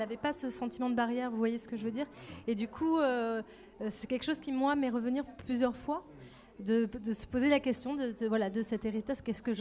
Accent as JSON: {"language": "French", "town": "Orléans", "region": "Centre-Val de Loire", "country": "France", "tie": "born or raised there", "said": "il y a quelque chose de cet endroit où moi, j'ai grandi à La Source, où justement, comme je vous dis, on était tous mélangés."}